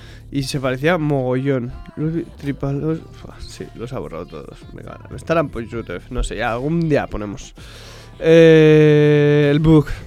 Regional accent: Motril, Andalusia, Spain; O sea, soy del mismo sitio, soy de Motril, ¿sabes?

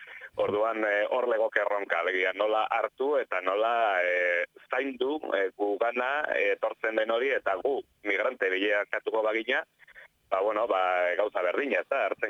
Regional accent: Irun, Basque Country, Spain; born there; nire iruntarra naiz sortzez

